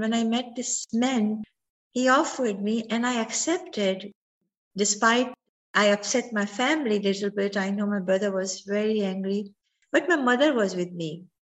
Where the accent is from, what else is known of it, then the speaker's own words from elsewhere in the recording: Ajmer, Rajasthan, India; As I was growing up in Ajmer, Ajmer is a city in Rajasthan, and which is also a very important place for Muslims as well as Hindus because of Pushkar and the masjid there.